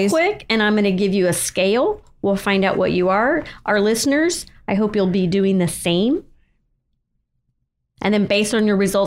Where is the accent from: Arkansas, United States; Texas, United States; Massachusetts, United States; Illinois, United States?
Texas, United States; I'm from Texas and I don't know